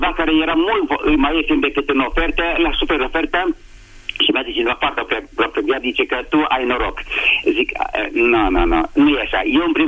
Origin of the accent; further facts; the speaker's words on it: Oradea, Bihor County, Romania; now in Bucharest, Romania; și sunt din Oradea, stau în București.